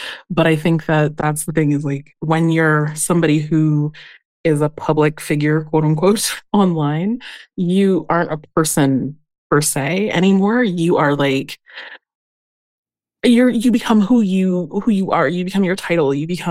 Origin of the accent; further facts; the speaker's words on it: Colorado Springs, Colorado, United States; also born or lived in France; now in Germany; I'm Black and Chamorro, so my mother comes from the island of Guam. Yeah, I grew up in the United States, raised in Colorado Springs, Colorado. I live in Europe